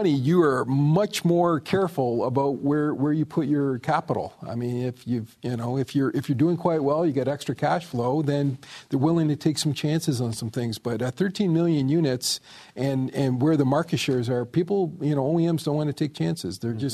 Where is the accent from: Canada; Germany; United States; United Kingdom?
Canada; But I remember a day, even though I grew up in Canada, I remember a day where you had California cars and 49 state cars.